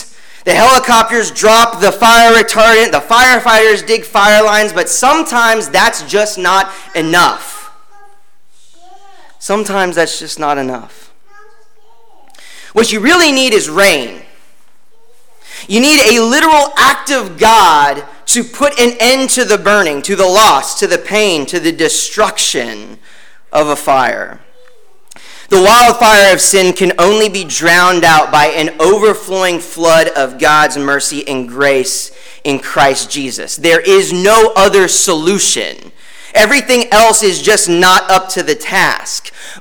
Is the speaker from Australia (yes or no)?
no; California, United States; now in Wake Forest, United States; Living here in Wake Forest, North Carolina, you don't really get an appreciation for water like you do growing up in California.